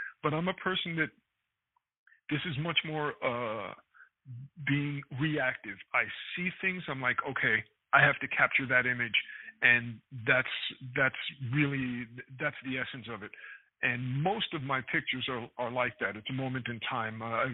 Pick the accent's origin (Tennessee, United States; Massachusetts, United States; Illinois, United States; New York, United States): New York, United States; New York City; The one that just leaps out at me is a picture of my hometown. It's the Empire State Building